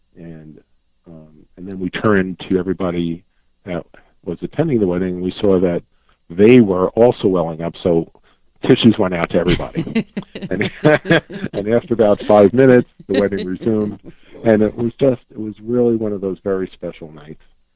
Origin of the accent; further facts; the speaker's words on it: New York, United States; born there; now in California, United States; I was born in New York and came to California.